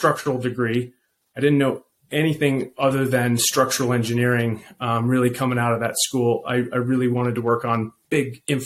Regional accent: Durango, Colorado, United States; So Regan, as you mentioned, born and raised in Durango. I was a child and a product of the 80s.

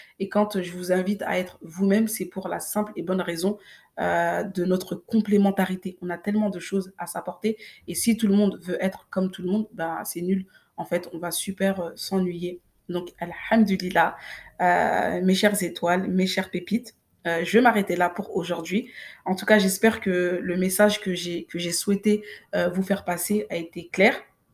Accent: Mali; first language Bambara; French is a second language; je suis fan de ma langue, donc qui est le Bambara. Je suis originaire du Mali

